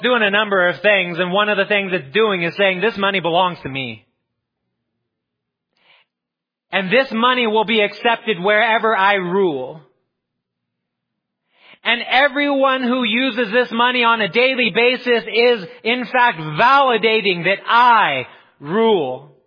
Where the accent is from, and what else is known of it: Nevada, United States